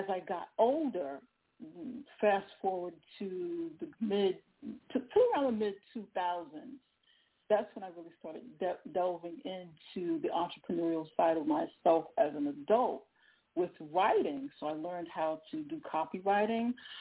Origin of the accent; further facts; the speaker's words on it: New York, United States; But I'm from New York.